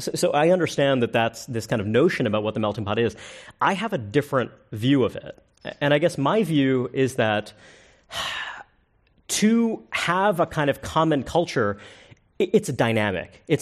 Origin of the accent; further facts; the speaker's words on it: Brooklyn, New York, United States; you know, I'm not from San Francisco, I'm from Brooklyn, New York